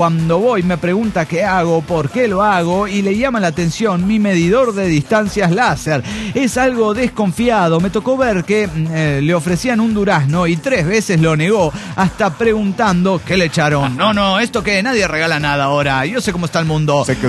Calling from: Ensenada, Baja California, Mexico; de Ensenada, Baja Califas, México.

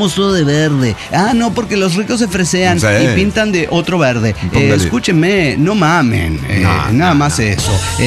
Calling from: Puebla, Mexico; de Puebla.

